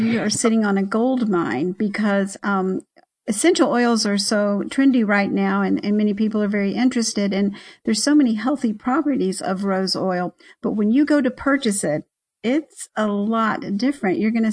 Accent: Tennessee, United States; Well, I'm from Tennessee, and so when I hear distill, I have a whole other picture in my mind

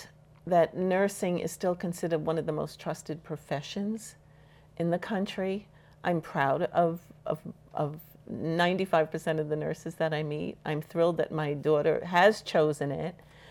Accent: United States; Here's my hesitation in saying as an American, because we're a country that was founded based on freedom.

